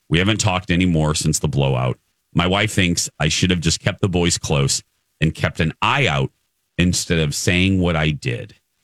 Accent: Indiana, United States; I'm from Indiana, and I was the only assumed gay guy in most of my school situations.

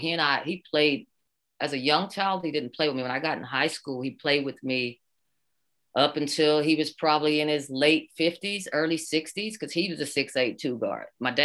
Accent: Oklahoma, United States; I went to Southeast Oklahoma State. I'm born and raised in Oklahoma.

